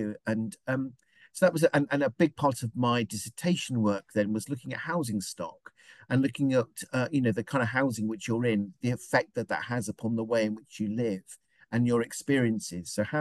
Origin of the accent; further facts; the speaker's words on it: South East England, United Kingdom; also born or lived in Durham; I grew up in Surrey, in the gin and jag belt of Surrey, which is a tremendous privilege, I'm aware. And then I spent 3 years studying geography in Durham University.